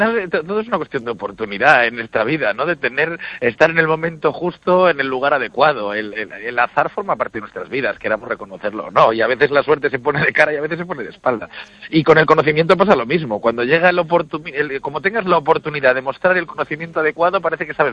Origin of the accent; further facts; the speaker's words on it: Vigo, Galicia, Spain; Por lo menos yo soy de Vigo y en Vigo es una cosa que noto de manera exagerada, ¿no?